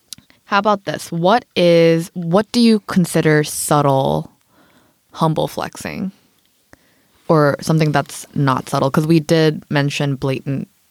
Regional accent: Hong Kong; because I grew up in Hong Kong

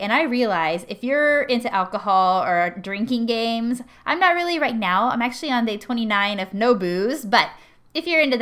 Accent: Texas, United States; I'm from Texas. Yeah. So my goal was to, like, go home and go to that show

